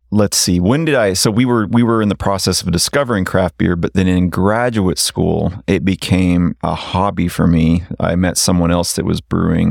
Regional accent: Oklahoma, United States; And remember, I'm from Oklahoma. This is probably the last state to see anything craft.

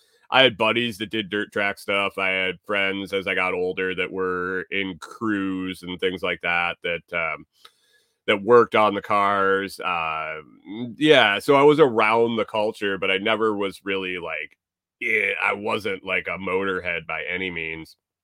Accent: Watkins Glen, New York, United States; I grew up in the Watkins Glen area, in New York, was relatively close. So we had Watkins Glen International Speedway

